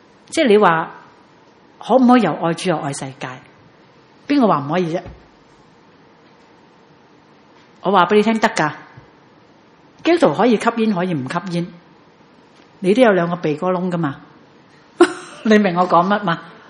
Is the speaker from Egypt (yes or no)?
no; Hong Kong; 因为我们香港人硬是要叻过人